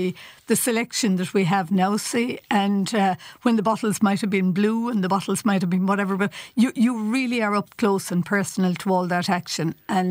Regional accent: Ireland; I grew up in Ireland in the 80s, or was in my early 20s in Ireland in the 80s

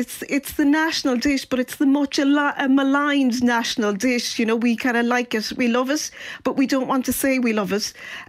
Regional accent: Ireland

